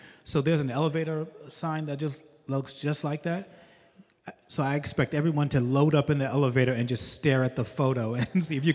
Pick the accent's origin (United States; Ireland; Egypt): United States; New York; So I'm from New York, and while I was in New York, I had an opportunity to, well, I kind of was birthed into art.